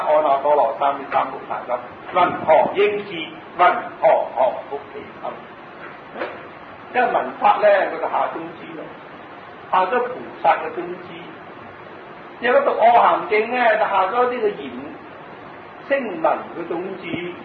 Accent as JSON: {"language": "Cantonese", "region": "Guangdong", "country": "China", "said": "就我哋廣東人咧，都係食嗰啲苦瓜。"}